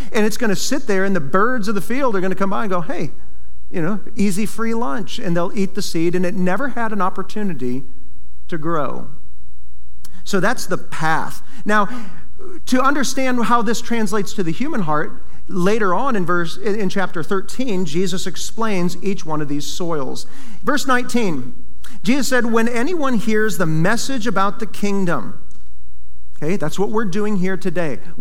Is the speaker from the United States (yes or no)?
yes; Iowa, United States; before they had combines and all these big tractors like I grew up with in Iowa.